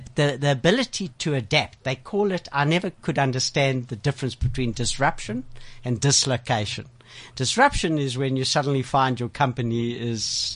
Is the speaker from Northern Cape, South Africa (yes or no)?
no; Klerksdorp, North West, South Africa; So I come from Klagsdorp.